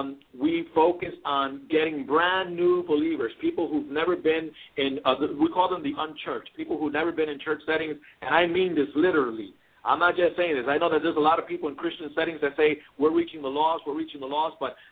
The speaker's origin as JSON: {"language": "English", "country": "United States", "said": "So, you know, of course, I told them I was from America."}